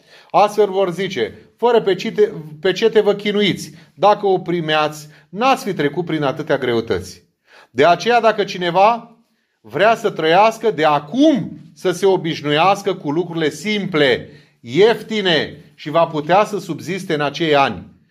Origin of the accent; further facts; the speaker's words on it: Romania; să nu uităm că suntem ortodoxi și să nu uităm că suntem români.